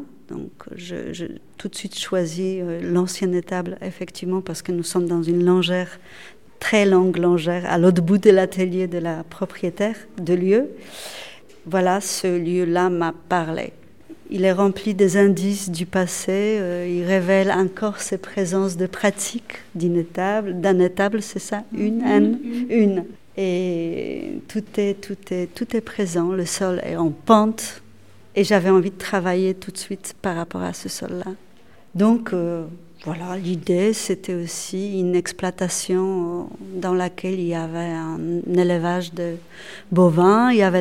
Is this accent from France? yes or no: no; Poland; Je suis polonaise, oui.